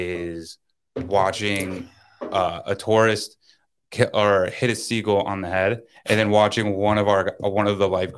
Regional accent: Toms River, New Jersey, United States; from Toms River, New Jersey, grew up on the beach, always going to Seaside Heights, so.

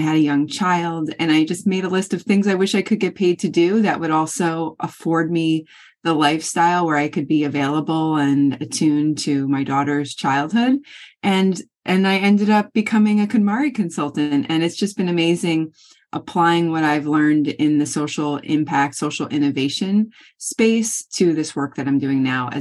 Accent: Long Island, New York, United States; So I'm zooming in from Long Island, New York, and this is where I was born and raised.

